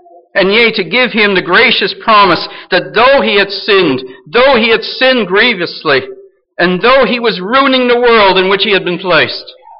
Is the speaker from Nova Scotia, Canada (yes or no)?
no; Kapuskasing, Ontario, Canada; born there; I was born in Kapuskasing.